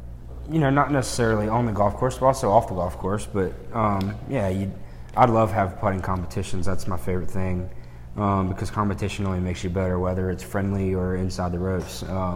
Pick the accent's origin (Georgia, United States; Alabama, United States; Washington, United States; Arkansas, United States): Alabama, United States; Birmingham; You know, we grew up at the same club. We're both from Birmingham.